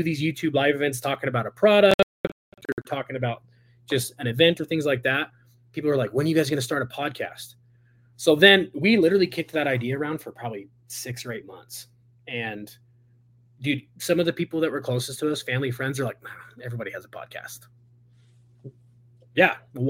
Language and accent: English; California, United States; I'm from California, so being in Utah, I'm kind of like, where are all the black people?